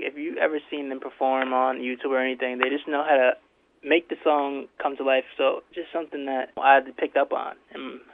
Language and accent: English; Poughkeepsie, New York, United States; born there; now in Kingston, United States; No, I was born in Poughkeepsie, but I live here for 4 years now.